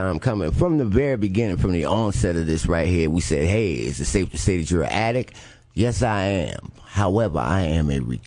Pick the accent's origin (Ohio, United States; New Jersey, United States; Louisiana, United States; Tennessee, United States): New Jersey, United States; Newark; also born or lived in Virginia; But I was actually born here in Virginia, but I grew up in Newark, New Jersey.